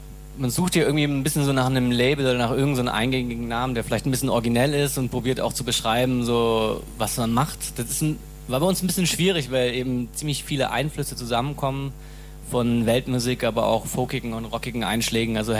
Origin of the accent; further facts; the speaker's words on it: Freiburg, Baden-Württemberg, Germany; wir kommen beide aus Freiburg